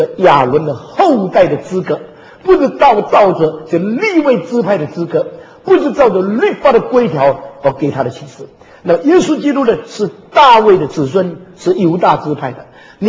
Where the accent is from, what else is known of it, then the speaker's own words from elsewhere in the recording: China; 这句话对我们中国人讲，在华人中间讲耶稣为大祭司